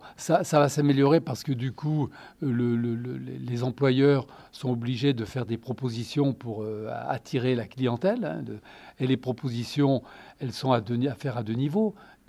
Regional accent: France; Chez nous, en France, on n'a pas cela.

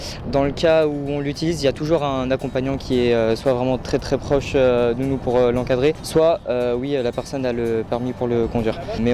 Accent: Écully, Auvergne-Rhône-Alpes, France; Moi je suis plus d'Écully, donc ça fait environ 45 minutes en voiture. Je suis pas la porte à côté, mais c'est pas si loin que ça.

